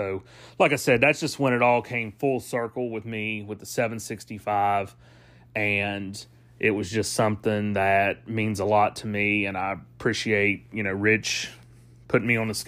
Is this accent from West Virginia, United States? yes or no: yes; West Virginia, United States; We found out that we would be going to Williamson, West Virginia, which is my home state.